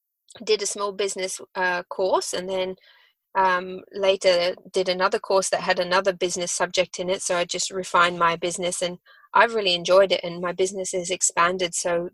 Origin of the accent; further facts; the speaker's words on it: Australia; born there; So I actually have a accent, but I was born in Australia. I grew up sailing around the world on a boat that my parents built.